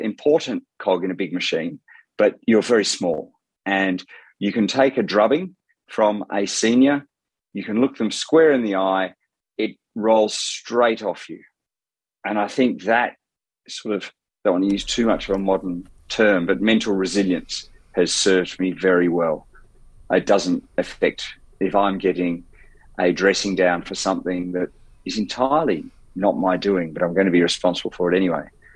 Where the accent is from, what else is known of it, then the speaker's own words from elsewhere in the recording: Australia; as an Australian